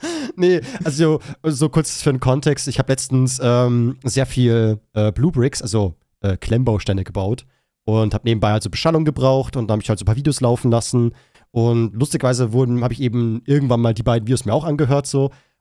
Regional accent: Bavaria, Germany; Ich weiß nicht, ich als Bayer fühle mich ein bisschen angegriffen.

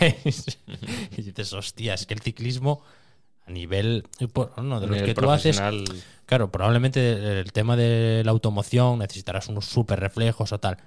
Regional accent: Cerredo, Asturias, Spain; la vuelta este año, por ejemplo, pasa por mi pueblo, por Cerredo, que tiene buenas carreteras

